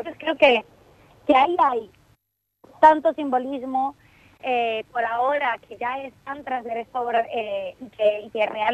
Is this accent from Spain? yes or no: no; Colombia; nos permite imaginar como colombianos y colombianas una Colombia que no conocemos